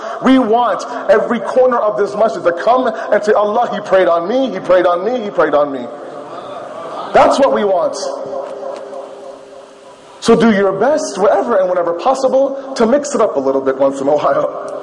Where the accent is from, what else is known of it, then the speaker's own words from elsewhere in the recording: Toronto, Ontario, Canada; I grew up in Toronto around smokers.